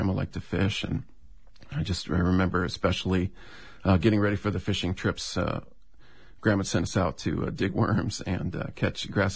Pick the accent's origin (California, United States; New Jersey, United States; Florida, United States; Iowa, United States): Iowa, United States; I am from Iowa originally. And my family lives in Iowa